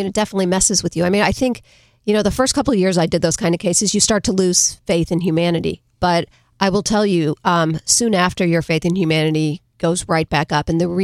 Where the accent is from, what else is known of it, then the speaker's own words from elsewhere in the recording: St. Louis, Missouri, United States; Prior to that, I grew up in St. Louis.